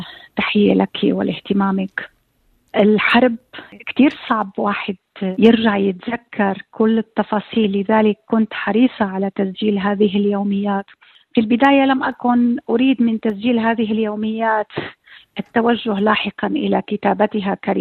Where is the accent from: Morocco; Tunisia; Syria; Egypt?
Syria; Damascus, Damascus Governorate; moved away; هي الحلم الجميل الذي عشته منذ الطفولة، أنا عشت طفولتي في دمشق